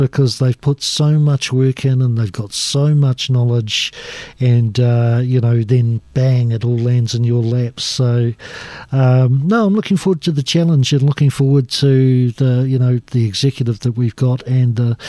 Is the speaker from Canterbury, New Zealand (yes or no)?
no; Auckland, New Zealand; I grew up in South Auckland